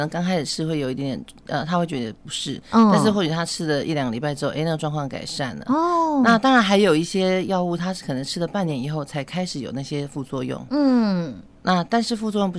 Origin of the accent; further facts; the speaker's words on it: Taiwan; 我们台湾人其实也是不是说很愿意浪费这些资源